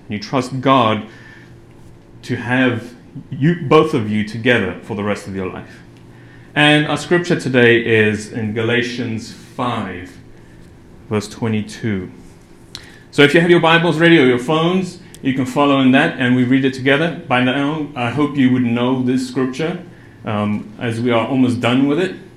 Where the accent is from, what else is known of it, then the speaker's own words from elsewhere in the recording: South Africa; I'm from South Africa. Any fellow South Africans here?